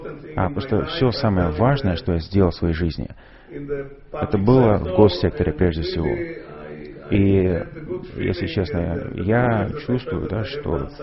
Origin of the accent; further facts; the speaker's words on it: Israel; я сам из Израиля, а это страна, как вы знаете, в которой безопасность очень важна